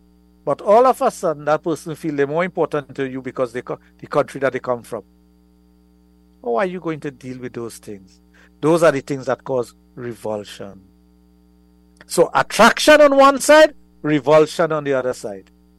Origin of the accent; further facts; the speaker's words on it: Sangre Grande, Trinidad & Tobago; We grew up together in Sangre Grande.